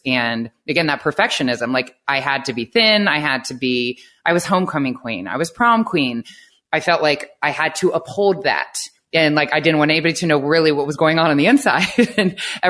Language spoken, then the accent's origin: English; Ohio, United States; I grew up in Ohio, and I was the oldest of four girls, and all four of us ended up playing Division I soccer in college.